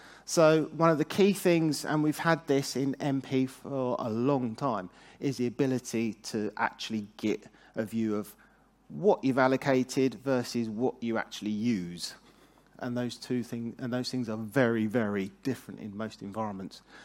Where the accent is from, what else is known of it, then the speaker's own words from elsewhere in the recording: United Kingdom; I am a coffee person, but being British, I probably should have a cup of tea.